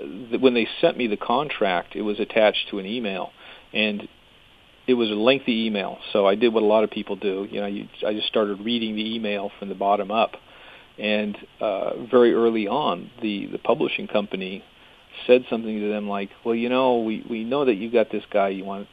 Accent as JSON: {"language": "English", "town": "Vancouver", "region": "Washington", "country": "United States", "said": "No, I'm from Vancouver, Washington."}